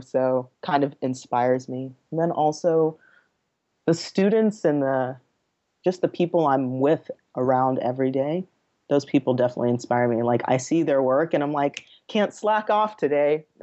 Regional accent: Nigeria; born there; I mean, I'm from Nigeria. I was born there.

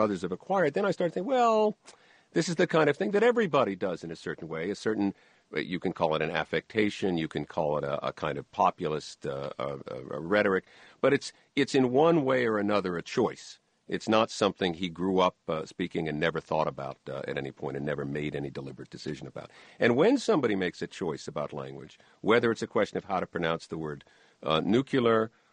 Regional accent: New York, United States; No more than, you know, I as a New Yorker, I say bad.

